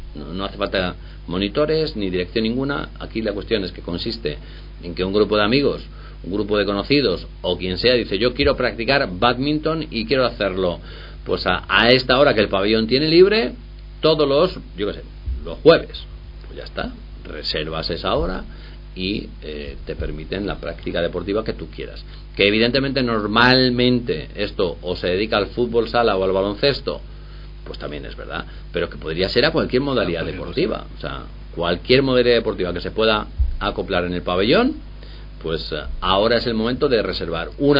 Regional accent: Guijuelo, Castile and León, Spain; yo digo mucho esa frase de yo soy más de Guijuelo que el Torreón

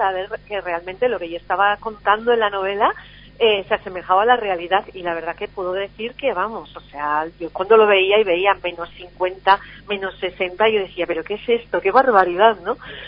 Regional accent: Ormaiztegi, Basque Country, Spain; Y cuál es mi sorpresa cuando descubro que aquí en mi pueblo, en Ormaiztegui, hay un chico

